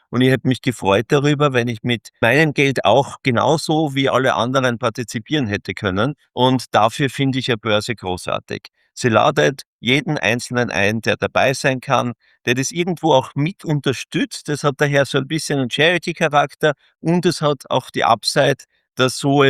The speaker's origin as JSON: {"language": "German", "country": "Austria", "said": "wir sind ja Österreicher und wir lieben unseren patriotischen Ansatz und daher auch Wien gewählt."}